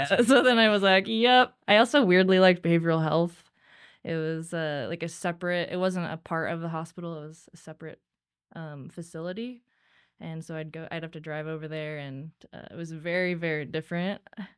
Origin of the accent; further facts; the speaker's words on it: Idaho, United States; I was born and raised in Idaho. So I've been a nurse in Idaho for about 8 years or so.